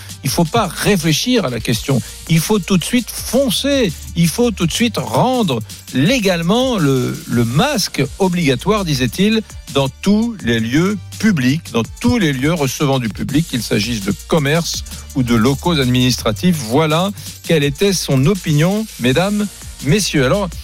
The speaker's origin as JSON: {"language": "French", "region": "Southern France", "country": "France", "accent": "southern French", "said": "qui ont l'accent du Sud, c'est tellement rare. Et moi, quand je pense que mon accent, je me suis forcé à le perdre pour faire ce métier"}